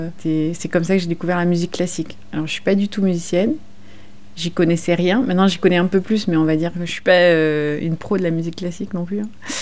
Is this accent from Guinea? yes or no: no; Prades, Occitanie, France; Moi, je suis de Prades